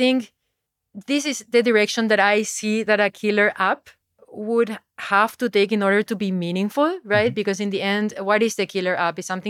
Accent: Paraguay; because I'm originally from South America and from Paraguay

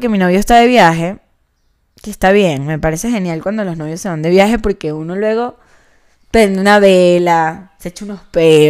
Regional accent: Venezuela; accent: Venezuelan; now in Mexico; obviamente no hablo con acento mexicano, tengo mi acento venezolano. Pero claro que tengo tonadas y tengo palabras mexicanas porque vivo aquí hace 3 años

